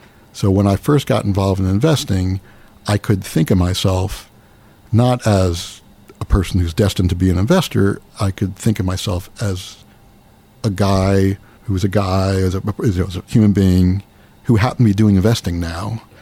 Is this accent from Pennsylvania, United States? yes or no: no; New Jersey, United States; I grew up near here, near New Brunswick, and I went to a very small private school